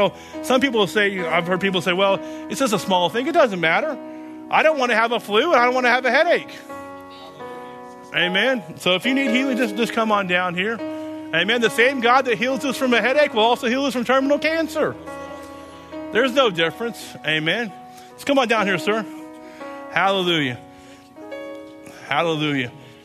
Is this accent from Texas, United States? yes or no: yes; Texas, United States; You know, we're from Texas originally, so I'm sure my parents are glad to be back home in Texas